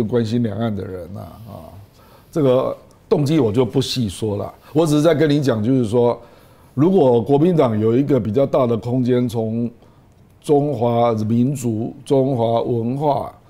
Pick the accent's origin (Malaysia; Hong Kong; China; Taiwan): Taiwan; born there; 比如说我生在台湾啊，我当然是台湾人啊